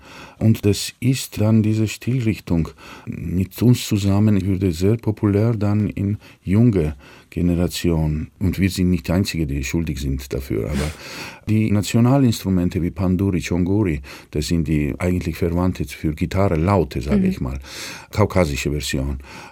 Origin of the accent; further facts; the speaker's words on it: Georgia; Und da ist als Georgier, das ist wirklich zu erstaunen.